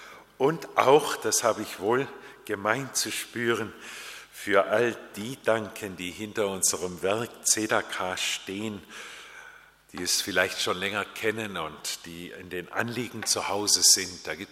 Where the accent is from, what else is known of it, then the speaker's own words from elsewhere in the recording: Japan; now in Germany; Ich bin in Japan geboren und aufgewachsen, auch das habe ich mir nicht ausgesucht. Meine Eltern waren dort Missionare.